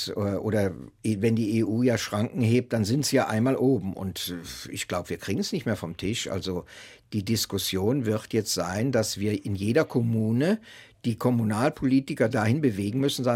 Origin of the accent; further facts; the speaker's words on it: North Rhine-Westphalia, Germany; wenn man uns früher fragt, also meine Generation der alten Männer, von wo kommst du, haben wir gesagt, ja so aus bei Köln. oder aus so bei Aachen. Eifel haben wir nie gesagt.